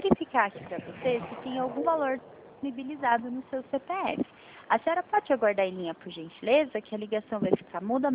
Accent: São Paulo, Brazil; só que eu sou da região do estado de São Paulo.

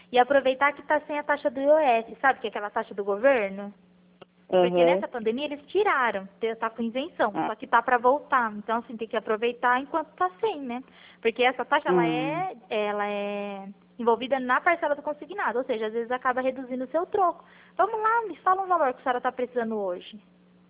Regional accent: Pirassununga, São Paulo, Brazil; eu sou de Pirassununga.

